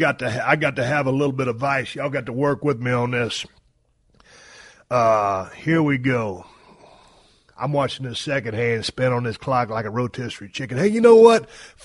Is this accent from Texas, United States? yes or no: yes; Texas, United States; growing up in South Texas, you know, you play football, baseball, and you run track.